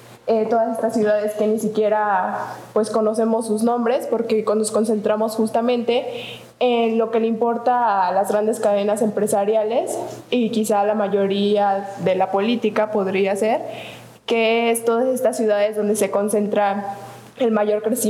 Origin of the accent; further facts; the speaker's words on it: León, Guanajuato, Mexico; yo soy guanajuatense de toda mi vida. Tengo 20 años y los 20 años he vivido en León, Guanajuato.